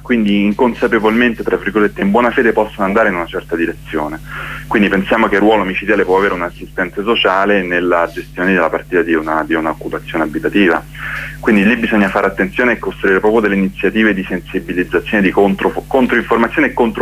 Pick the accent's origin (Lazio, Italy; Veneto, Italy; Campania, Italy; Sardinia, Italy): Lazio, Italy; Rome; now in Turin, Italy; Sono nel Piemonte meridionale, molto meridionale. sono di Roma, vivo a Torino dal 2009